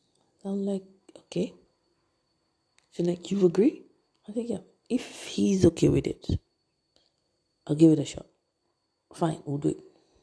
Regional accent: Anambra, Nigeria; So, I'm from Anambra State. And Enugu and Anambra used to be the same. So, it's not quite far from each other. The Ubas are they're from Enugu State and I'm from Anambra State. So, all road led to Anambra, Oka to be precise

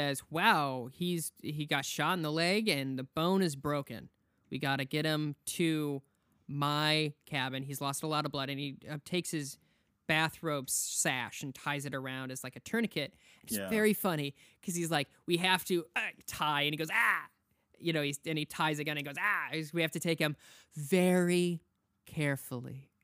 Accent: South Dakota, United States; I'm from South Dakota.

